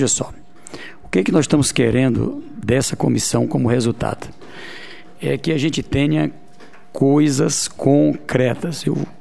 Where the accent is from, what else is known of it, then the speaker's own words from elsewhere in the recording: Northeast Region, Brazil; Eu digo para você aqui, como nordestino